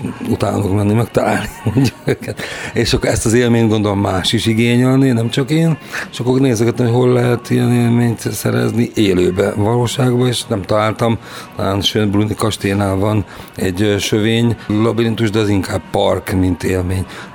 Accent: Makó, Csongrád-Csanád, Hungary; Úgy kezdtük, hogy én makói vagyok.

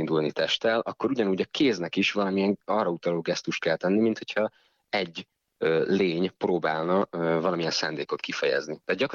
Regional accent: Budapest, Hungary; also born or lived in Pécs; Igen, én Pécsen születtem, és 4 éves koromban költöztünk fel a családdal, és onnantól kezdve gyakorlatilag Budapesten töltöttem az ifjúságomat.

